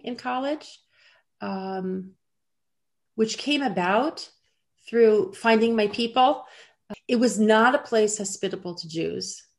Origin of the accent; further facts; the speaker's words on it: California, United States; So I grew up in Los Angeles County, and I grew up in a Reform family. So I was born in 1960